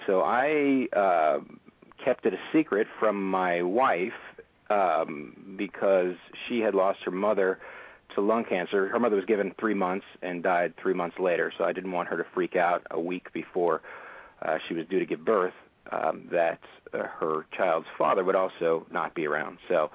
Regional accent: New York, United States; New York.

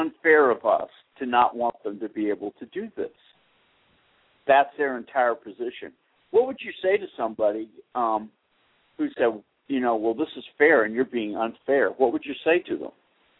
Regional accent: Boston, Massachusetts, United States; I mean, I grew up in Boston.

